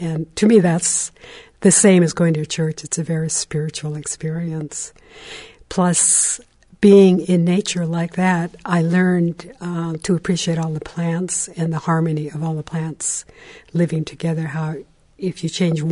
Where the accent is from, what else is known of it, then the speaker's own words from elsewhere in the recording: Warm Springs Reservation, Oregon, United States; I was born and raised on the Warm Springs Reservation.